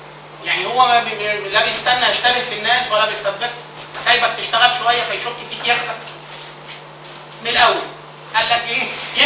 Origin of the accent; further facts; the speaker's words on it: Upper Egypt, Egypt; انا من الصعيد اصلا